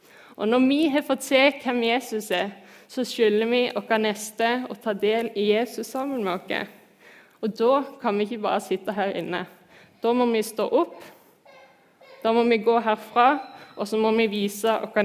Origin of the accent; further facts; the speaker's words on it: Flekkefjord, Agder, Norway; at jeg kommer fra Flekkefjord